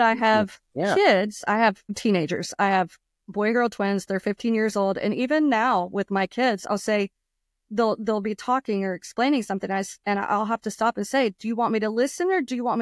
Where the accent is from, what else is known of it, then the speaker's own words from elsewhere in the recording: the South, United States; accent: Southern; Did my Southern accent like?